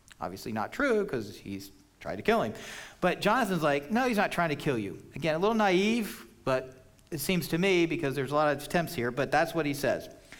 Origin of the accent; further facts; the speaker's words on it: Illinois, United States; Some of you know I grew up in Central Illinois, and so growing up there, about half the people in the town I grew up in are Cardinal fans and half are Cubs fans